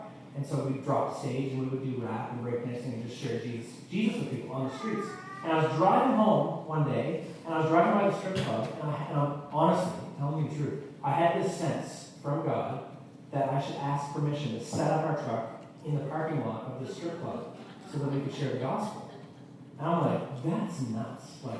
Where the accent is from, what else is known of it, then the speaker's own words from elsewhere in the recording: Moncton, New Brunswick, Canada; When I was in high school, growing up in Moncton, New Brunswick, the high school I went to, it was directly across the street.